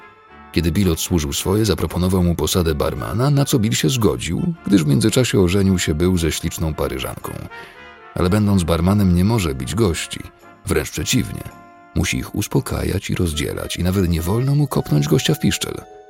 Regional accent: Warsaw, Masovian Voivodeship, Poland; mimo że sam jestem warszawiakiem urodzonym na Powiślu, nie rozumiem

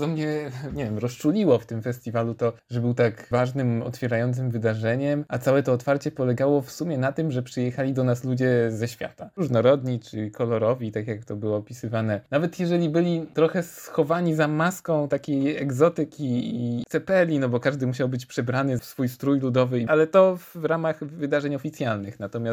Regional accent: Białystok, Podlaskie Voivodeship, Poland; ja jako autor festiwalu też jestem z Białegostoku

